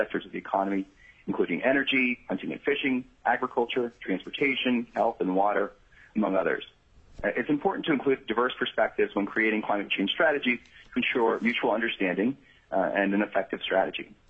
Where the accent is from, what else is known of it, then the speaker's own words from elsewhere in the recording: Anchorage, Alaska, United States; I'm originally from South Anchorage